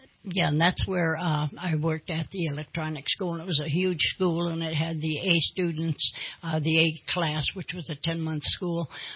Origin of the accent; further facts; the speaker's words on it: New York, United States; And I was raised in Western New York State